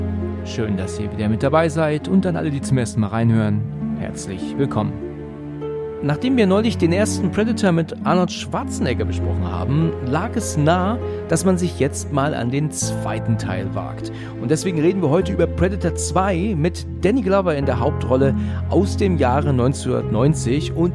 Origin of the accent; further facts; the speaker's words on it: Hesse, Germany; Aus der Nähe von Frankfurt, genau.